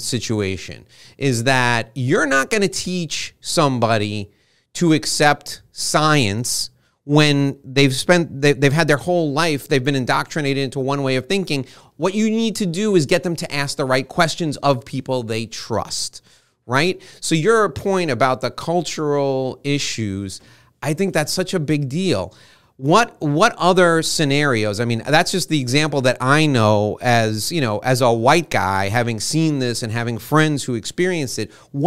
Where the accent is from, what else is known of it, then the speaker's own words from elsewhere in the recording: New York, United States; born there; My wife was born in New Jersey. I was born in New York, but that's not the diversity I'm talking about.